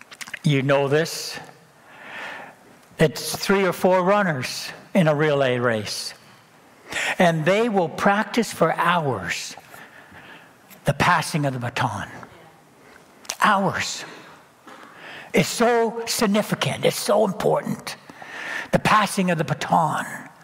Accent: Bancroft, Ontario, Canada; I grew up in Bancroft. I was quiet, shy, had a speech impediment.

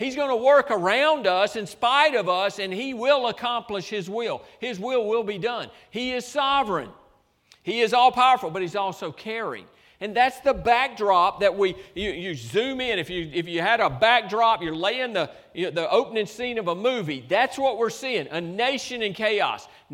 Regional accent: Georgia, United States; I'm from Georgia. I have trouble with hail, right?

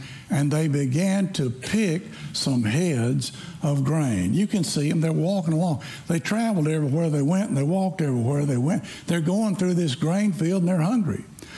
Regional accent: the South, United States; You see, I grew up in the South, and can I just be honest with y'all?

